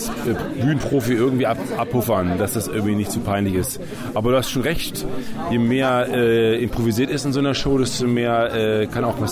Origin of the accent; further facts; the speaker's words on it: Hanover, Lower Saxony, Germany; als Hannoveraner kommt man ja nicht so oft hier in die Gegend.